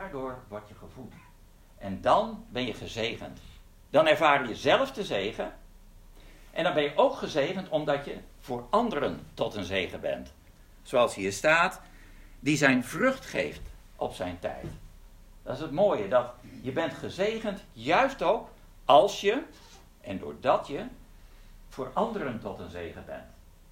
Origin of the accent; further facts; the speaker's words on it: Leeuwarden, Friesland, Netherlands; also born or lived in Eindhoven; Ik ben opgegroeid in Leeuwarden, dat is toch een redelijke stad. En daarna in Eindhoven, dat is natuurlijk ook gewoon een stad. Dus eigenlijk ben ik een stadsmens.